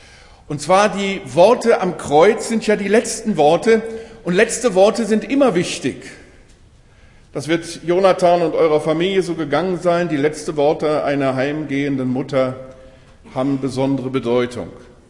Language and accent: German; Germany; dann würde ich als Deutscher sagen, das muss natürlich aus deutscher Eiche sein